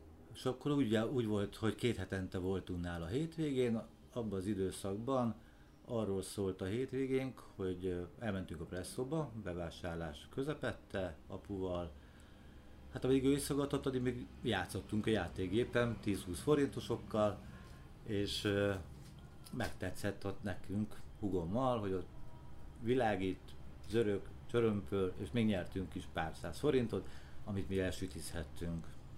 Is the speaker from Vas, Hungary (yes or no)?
no; Budapest, Hungary; born there; 1973-ben születtem Budapesten, akkoriban egy mondhatni közepes családban éltünk, anyukámmal, apukámmal.